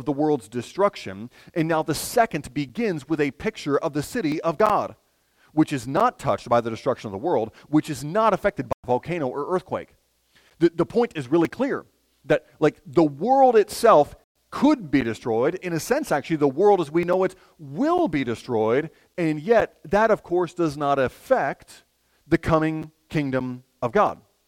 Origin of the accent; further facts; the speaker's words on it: Michigan, United States; As a child growing up in Michigan, I know not New York, but Michigan, we talked a lot about Niagara Falls